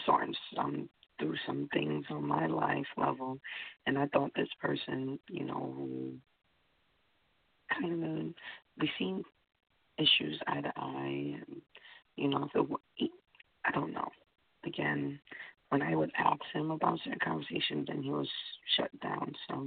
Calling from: Connecticut, United States; Connecticut.

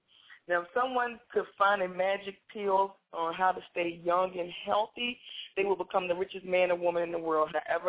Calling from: Delaware, United States; From VA tonight. I'm coming from Delaware.

